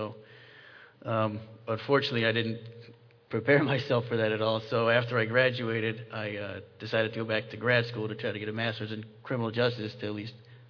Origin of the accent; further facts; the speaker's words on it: Massachusetts, United States; I'm from Massachusetts, so I applied up there, and luckily I was hired.